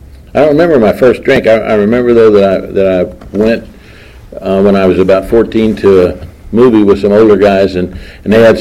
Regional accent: Fort Worth, Texas, United States; I grew up here in Fort Worth in a very normal family, I thought

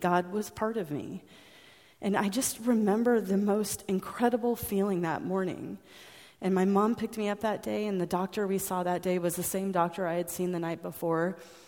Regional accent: United States; and I grew up in the States, and you used language that's the exact same language that I use.

